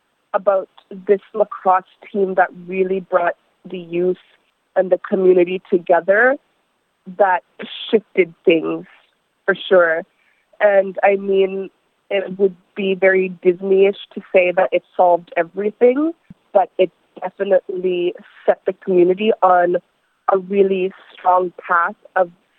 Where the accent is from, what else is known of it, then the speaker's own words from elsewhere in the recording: Kugluktuk, Nunavut, Canada; actually, I'm from Kogluktuk